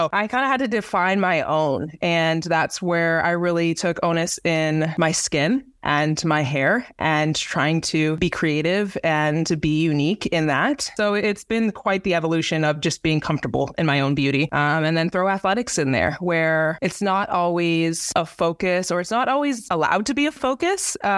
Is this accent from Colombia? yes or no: no; Canada; now in Indianapolis, United States; This is where I kind of like made home base being from Canada.